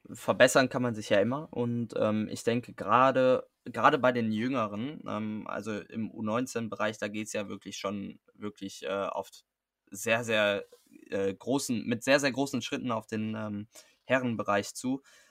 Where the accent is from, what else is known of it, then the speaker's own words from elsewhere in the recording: Oberhausen, North Rhine-Westphalia, Germany; Oberhausen ist eigentlich meine Heimat und da habe ich mich immer super wohl gefühlt